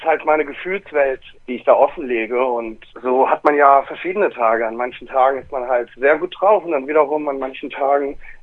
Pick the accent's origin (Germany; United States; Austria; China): China; Wuhan, Hubei; ich komme gar nicht aus Shanghai, ich komme nämlich aus Wuhan und das ist gar nicht mal in der Nähe.